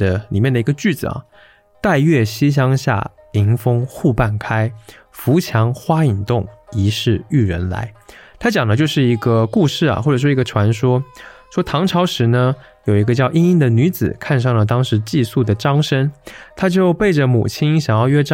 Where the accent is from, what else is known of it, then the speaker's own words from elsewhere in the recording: Kunshan, Jiangsu, China; 因为我小时候是在苏州的昆山长大的，所以其实我对昆曲还有苏州评弹都还挺有感情的。